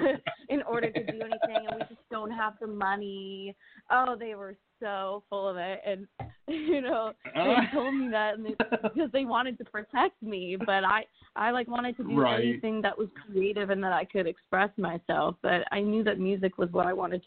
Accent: Florida, United States; Weird because I grew up in Florida, and like, there really was never much of a music industry. I mean, there was like Latin music down in Miami, but I'm like Syrian

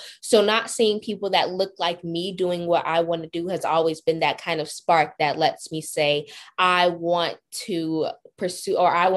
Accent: Atlanta, Georgia, United States; I'm from Atlanta, Georgia.

